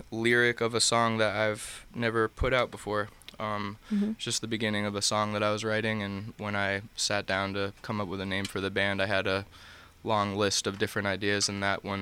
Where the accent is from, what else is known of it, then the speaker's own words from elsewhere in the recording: Hartford, Connecticut, United States; We're from Hartford, Connecticut.